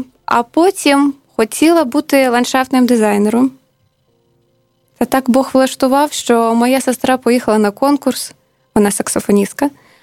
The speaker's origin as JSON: {"language": "Ukrainian", "town": "Trudivske", "region": "Donetsk Oblast", "country": "Ukraine", "tie": "born or raised there", "said": "У Донецькій області. Друга вулиця від Мар'їнки. Трудівський."}